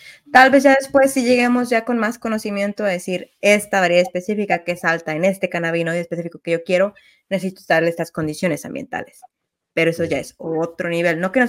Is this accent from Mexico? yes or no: yes; Mexico; traslademos ese conocimiento que tenemos como buenos mexicanos del chile